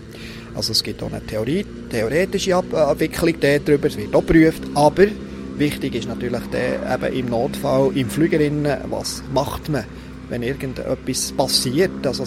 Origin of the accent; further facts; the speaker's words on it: Switzerland; Bei uns in der Schweiz, mit dem sehr, sehr engen Struktur, topografisch, mit natürlich auch Seen